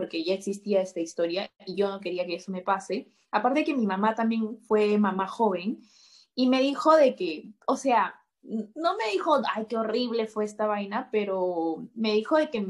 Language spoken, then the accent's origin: Spanish; Juliaca, Puno, Peru; now in Lima, Peru; cuando llegué a Lima, porque yo soy de Juliaca, Puno, y cuando me vine a vivir sola acá a Lima